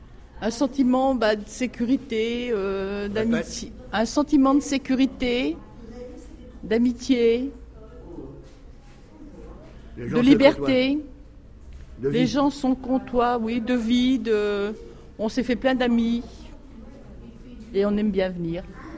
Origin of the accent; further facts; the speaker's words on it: Grand Est, France; J'ai vécu 20 ans dans les Vosges et 20 ans limite Meurthe-et-Moselle-Meuse.